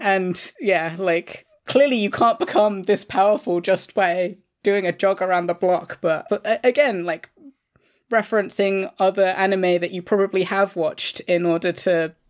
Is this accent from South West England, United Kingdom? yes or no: no; London, United Kingdom; I grew up in London